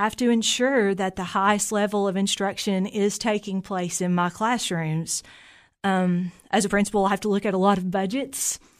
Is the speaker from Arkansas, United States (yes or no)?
no; Jamestown, Tennessee, United States; Well, I'm a native of Fentress County. I grew up in Jamestown, and my parents were in the newspaper business